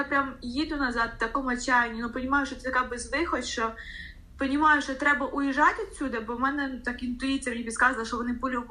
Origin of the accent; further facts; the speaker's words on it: Khreshchenivka, Kherson Oblast, Ukraine; я родом з Херсонської області, Береславський район, село Хрещенівка.